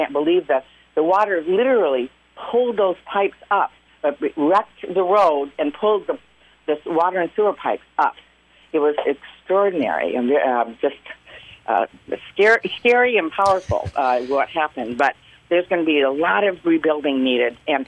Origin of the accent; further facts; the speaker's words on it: Clare, Michigan, United States; for small towns like where I grew up in Clare and every town really in the UP.